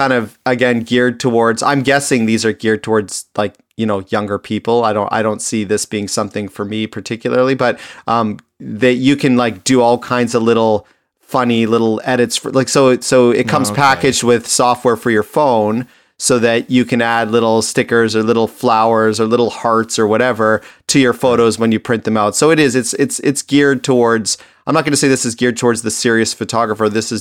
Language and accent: English; Toronto, Ontario, Canada; and the Raptors growing up in Toronto, and I had season tickets for the Raptors.